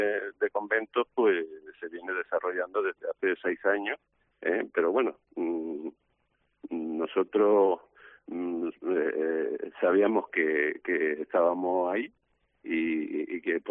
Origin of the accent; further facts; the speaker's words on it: Cádiz, Andalusia, Spain; como gaditano